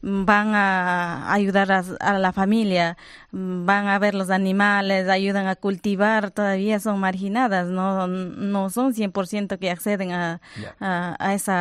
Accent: Palmira, Chimborazo, Ecuador; Soy de la provincia de Chimborazo, de la parroquia de Palmira, de una comunidad quichua hablante en un porcentaje de 99.7%. Somos indígenas, dedicamos a las actividades agrícolas, pecuarias, criamos animales, cultivamos

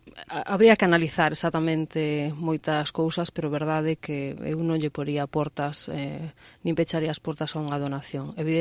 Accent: Narón, Galicia, Spain; os que somos de Narón de toda a vida, os que vivimos aquí, eu teño 41 anos, que vivín 41 anos menos os anos que estiven estudando fora

